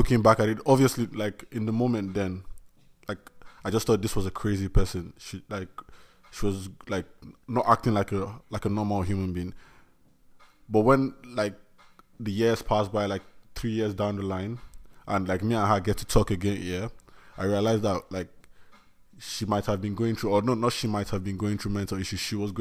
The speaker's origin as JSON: {"language": "English", "region": "Benue", "country": "Nigeria", "second_language": "English", "said": "I'm originally from Benue State in Nigeria."}